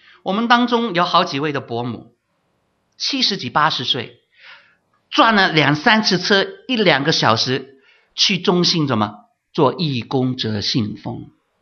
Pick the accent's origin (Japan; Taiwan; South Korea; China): China; 就是我们中国人自己这一种观念